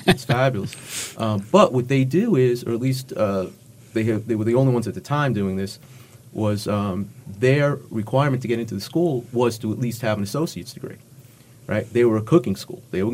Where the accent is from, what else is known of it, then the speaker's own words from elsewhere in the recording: Jersey City, New Jersey, United States; I grew up in Jersey City, New Jersey, where my family had a bar and grill kind of establishment, right, a neighborhood kind of place.